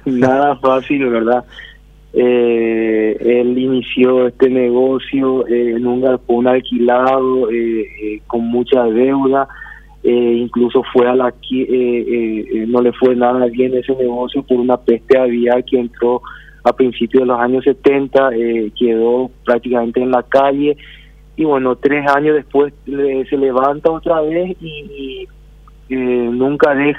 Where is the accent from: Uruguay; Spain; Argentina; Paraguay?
Paraguay; born there; inmigrantes coreanos, ¿verdad? Pero él le conoció a mamá aquí, no es que vinieron casados. Y bueno, nosotros ya nacimos aquí en el Paraguay.